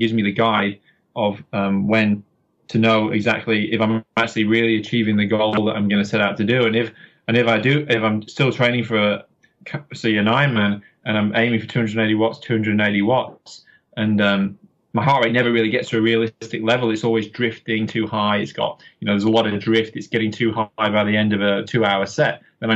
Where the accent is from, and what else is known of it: Yorkshire and the Humber, United Kingdom